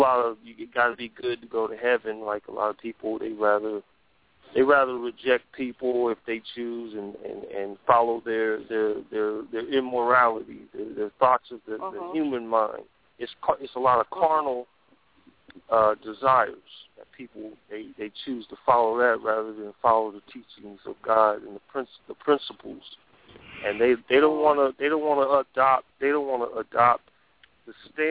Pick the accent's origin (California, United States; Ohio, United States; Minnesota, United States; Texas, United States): Ohio, United States; Cincinnati; from Cincinnati, Ohio.